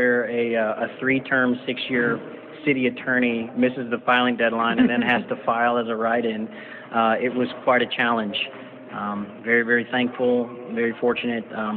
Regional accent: Boonville, United States; Boonville's my hometown. I know every street and every alley, and this is where I plan to spend the rest of my life, serving citizens of Boonville.

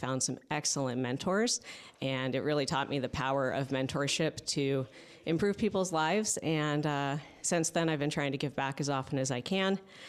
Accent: Napa, California, United States; I was raised in Napa, and my family's been here quite a while.

